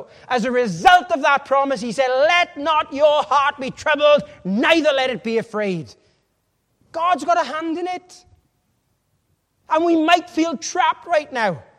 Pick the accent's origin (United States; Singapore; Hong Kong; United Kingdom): United Kingdom; Wales; We're Welsh. That's what Welsh people do.